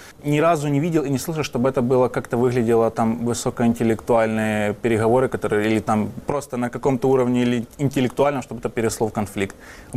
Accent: Ukraine; now in Poland; я вхожу в это спокойно, как бы все понимают, что я есть украинец.

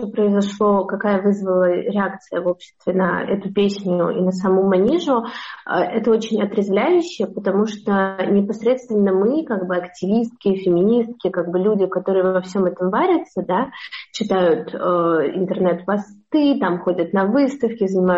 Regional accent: Moscow, Russia; moved away; нахожусь в другой стране сейчас. Вот. И мне максимально близко ее позиция, потому что я сама родилась и выросла в Москве и как бы никогда не жила ни в каком другом городе и всегда считала Россию как бы своим домом.

